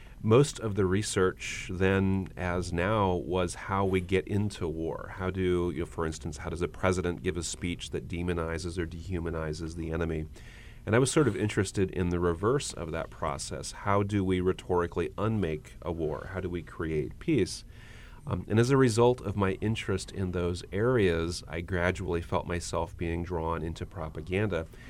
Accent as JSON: {"language": "English", "region": "Nebraska", "country": "United States", "tie": "born or raised there", "said": "So I grew up in Nebraska and attended the University of Nebraska."}